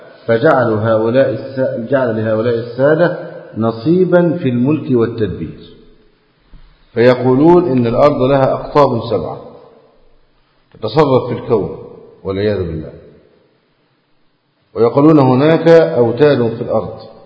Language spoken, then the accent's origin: Arabic; Egypt; فالبدوي عندنا في مصر اشتهر باسم ماذا؟ السيد البدوي